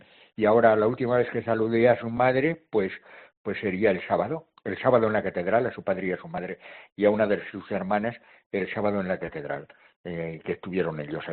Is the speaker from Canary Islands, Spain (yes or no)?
no; Castile and León, Spain; moved away as an adult; los 50 años los he pasado aquí en Canarias, ¿eh? Porque yo soy de Salamanca, concretamente de la diócesis de Ciudad Rodrigo, no de Ciudad Rodrigo, de un pueblo por allí muy, muy perdido, de la España profunda y vaciada.